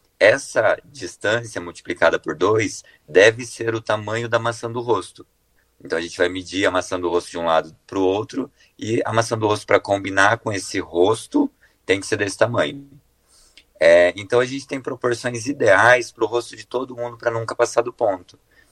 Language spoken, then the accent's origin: Portuguese; Tupanci, Rio Grande do Sul, Brazil; born there; Ah, eu nasci em Tupanci, Olga.